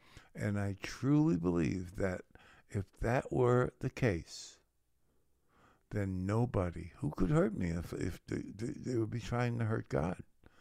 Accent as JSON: {"language": "English", "town": "The Bronx", "region": "New York", "country": "United States", "tie": "born or raised there", "said": "Of course, I grew up in New York, so I think in the Bronx, and I think my immune system got pretty strong."}